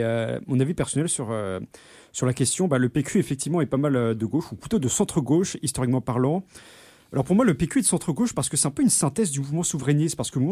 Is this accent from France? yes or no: yes; France; Donc en tant que Français aussi, donc, une comparaison un peu grossière